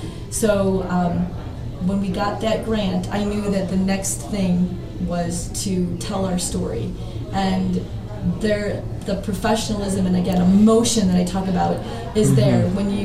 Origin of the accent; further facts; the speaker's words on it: Barrington, Illinois, United States; Yeah. Well, we're from Barrington, Illinois